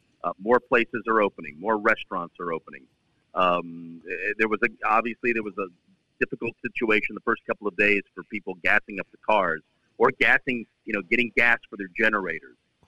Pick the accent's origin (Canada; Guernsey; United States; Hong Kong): United States; Norfolk, Virginia; I grew up on the coast. I grew up in Norfolk, Virginia. I grew up on the beach.